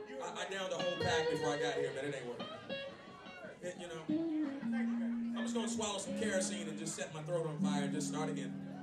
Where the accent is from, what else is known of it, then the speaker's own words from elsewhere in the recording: the South, United States; I'm from the South, but goddamn.